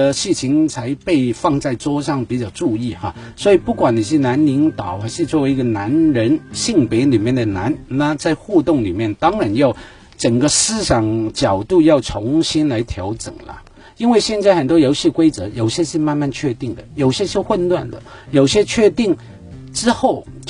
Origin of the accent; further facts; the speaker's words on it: Hong Kong; 我来说我是60年代出生的哈，在我成长过程中，我不敢说那是一个普遍， 至少在我的环境，那个当时的香港，特别我的草根区的哈，